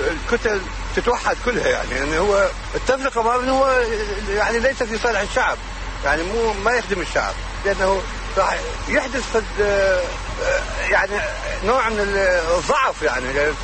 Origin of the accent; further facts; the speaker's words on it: Baghdad, Baghdad Governorate, Iraq; يعني أنا من بغداد